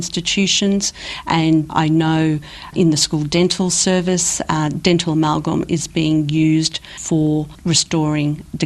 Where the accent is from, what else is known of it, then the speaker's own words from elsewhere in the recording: Australia; I also know that as an Australian dentist, when I review my Australian dental literature, there seems to be a strong bias and protection of this amalgam product. And this is one of the things I am also advocating, that we have dental reform here in Australia.